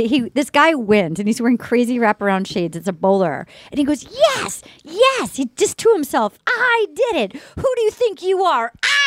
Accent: Rhode Island, United States; accent: Rhode Island; I'm going to say my Rhode Island accent, an orange puffer, an orange glove.

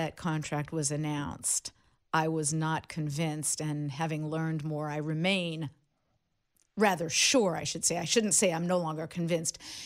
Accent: Los Angeles, California, United States; Now, I grew up in Los Angeles. Mm-hmm. And went to college in Cal.

